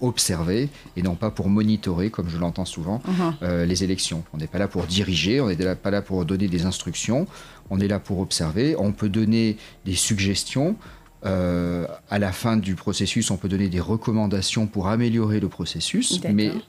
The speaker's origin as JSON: {"language": "French", "country": "France", "said": "Que ce soit pour mon pays d'origine, la France"}